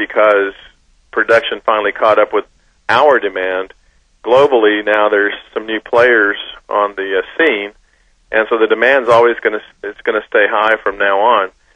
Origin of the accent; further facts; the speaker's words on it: United States; Being an American, we're very innovative people, very creative, and we're going to work our way through this.